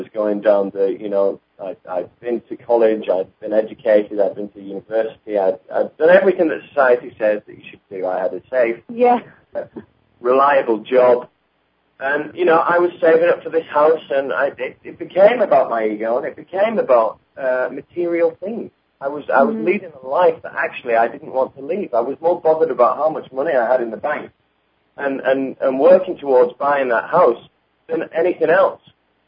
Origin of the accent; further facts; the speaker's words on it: England, United Kingdom; moved away; I came over from England